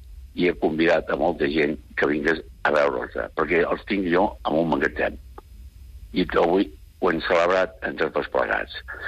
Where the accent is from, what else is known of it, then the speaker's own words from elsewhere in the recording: Girona, Catalonia, Spain; jo soc de Girona Capital